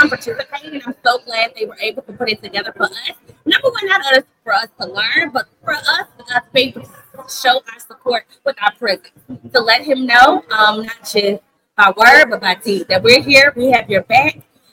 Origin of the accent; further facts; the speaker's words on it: Little Rock, Arkansas, United States; I am from Little Rock, Arkansas.